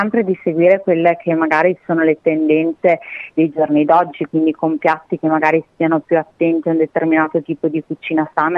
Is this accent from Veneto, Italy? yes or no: yes; Vicenza, Veneto, Italy; now in Torri di Quartesolo, Italy; Sono di Vicenza, della provincia di Vicenza, abito a Torre di Quartesolo, ma sono veneta doc da sempre.